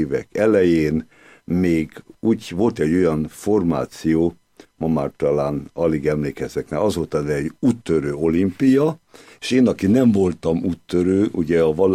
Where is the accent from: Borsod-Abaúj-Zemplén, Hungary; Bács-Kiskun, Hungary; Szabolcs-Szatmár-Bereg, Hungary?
Szabolcs-Szatmár-Bereg, Hungary; born there; 1948-ban születtem Szabolcs-Szatmár Bereg megyei két nagyközséget említenék meg, az első Csenger, a másik Tarpa. Az édesapám családja generációkon keresztül Csengerben élt, az édesanyámé pedig Tarpán.